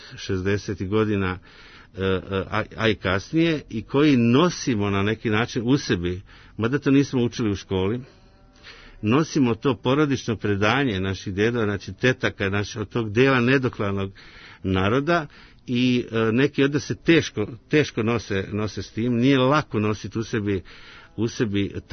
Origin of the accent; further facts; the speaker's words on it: Krajina, Croatia; mi Srbi iz Krajine u identitetskom kodu nosimo Kosovo.